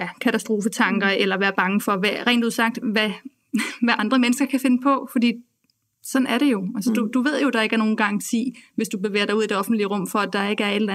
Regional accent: Samsø, Central Denmark Region, Denmark; jeg kommer fra Samsø, hvor mine forældre bor

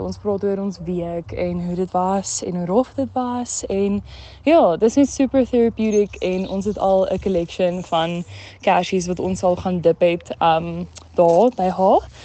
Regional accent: Clarens, Free State, South Africa; Wat ek sal doen op die platteland, ek kom van Clarence af

